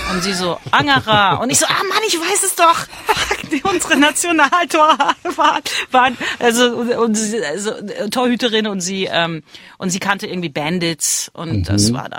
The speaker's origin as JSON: {"language": "German", "town": "Munich", "region": "Bavaria", "country": "Germany", "said": "Freilich, ich komme auch aus München."}